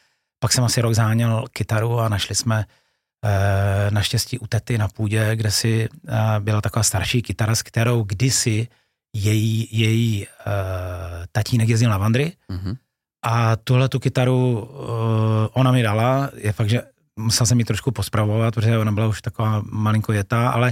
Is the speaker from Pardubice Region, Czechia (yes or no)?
yes; Pardubice, Pardubice Region, Czechia; moved away as an adult; also born or lived in Zlín / Ostrava; Já úplně původem pocházím z Pardubic. Vlastně východočeský kraj, rovina, Polabská nížina, Labe. Takže celé dětství vlastně a střední školu jsem prožil v Pardubicích. Pak jsem se přesunul do tehdejšího Gottwaldova, dnešního Zlína, kde jsem strávil možná dalších 20 let. Pak jsem chvíli byl v Ostravě a v Praze